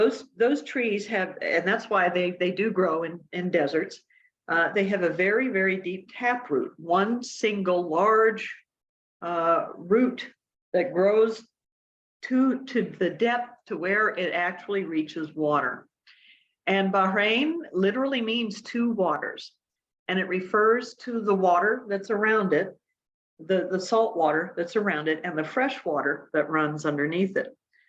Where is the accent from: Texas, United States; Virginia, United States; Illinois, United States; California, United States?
Virginia, United States; Fairfax; also born or lived in Topeka, Kansas; And I grew up outside of Washington, D.C. in Fairfax, but I was born in Topeka, so I'm an old Kansas girl like Dorothy, and sometimes I click my heels and come home.